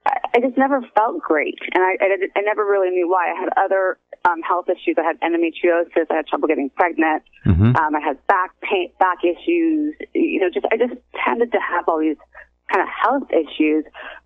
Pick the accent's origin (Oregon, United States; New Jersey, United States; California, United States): California, United States; also born or lived in Darien, Connecticut; I grew up in California, and then my dad was transferred. He's an airline pilot, TWA airline pilot, and he was transferred to the East Coast. And mm-hmm. I actually went to high school in Darien, Connecticut